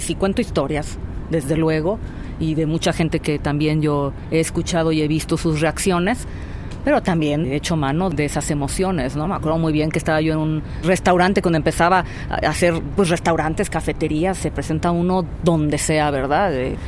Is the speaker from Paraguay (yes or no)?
no; Mexico; first language English; also born or lived in La Joya, California, United States; Yo nací en La Joya, en California, aunque siempre he vivido aquí en México.